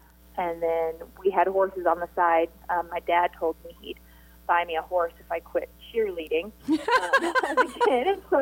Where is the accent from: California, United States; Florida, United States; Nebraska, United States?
Nebraska, United States; I grew up in Nebraska and was able to finish my college internship at the Baptist Mission.